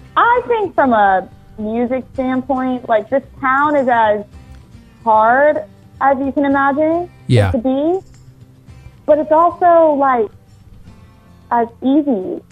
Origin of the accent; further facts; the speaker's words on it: Miami, Florida, United States; I'm from Miami, Florida originally.